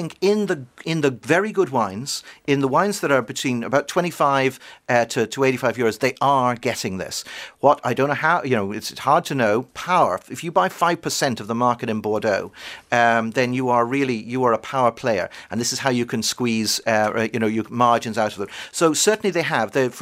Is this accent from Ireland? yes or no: yes; Galway, Connacht, Ireland; I'm also from Galway